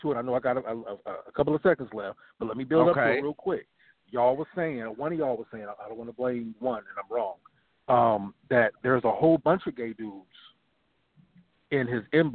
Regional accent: San Francisco, California, United States; I'm from San Francisco.

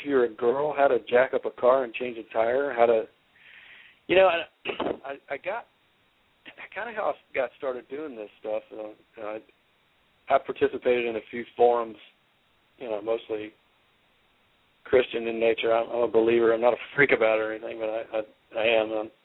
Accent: Florida, United States; I'm a little bit of an Atlanta Braves fan just from growing up in Florida.

